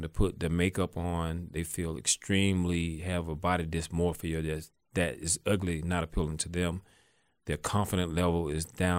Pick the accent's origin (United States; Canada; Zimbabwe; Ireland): United States; the South; And all the way that we grew up in the South here, it's most food are fried, baked.